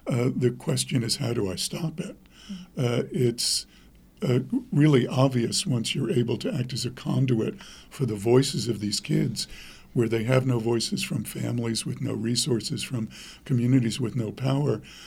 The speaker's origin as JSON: {"language": "English", "region": "New York", "country": "United States", "tie": "born or raised there", "said": "and I grew up in New York, so I'm relentless when it comes to doing something like this"}